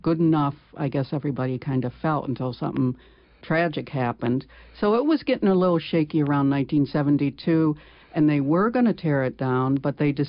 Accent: Newfield, United States; Well, I grew up in Newfield, and I never really paid much attention to it because there was the covered bridge, and that was like the big icon for Newfield.

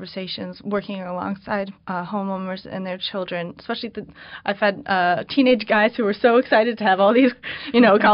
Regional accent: New England, United States; I'm from New England, and I'm sure I had a blind eye to it growing up.

